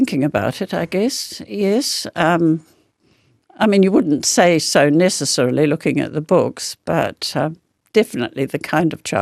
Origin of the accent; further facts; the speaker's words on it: Bay of Plenty, New Zealand; I grew up in the Kaingaroa Plantation, which is a very big forest in New Zealand of pine trees.